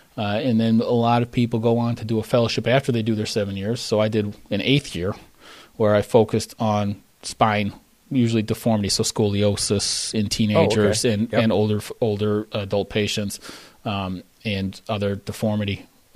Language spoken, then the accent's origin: English; Chicago, Illinois, United States; now in Grand Rapids, United States; I mean, I lived in Philadelphia for residency. My wife's from New York. I grew up in Chicago.